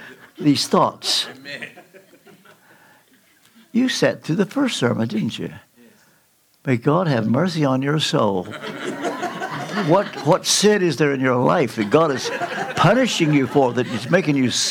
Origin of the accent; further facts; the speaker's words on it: Kentucky, United States; You see, I'm from Kentucky. And I say that guardedly lest you feel inferior to me. I mean, actually, you can't help it that you were not born in Kentucky.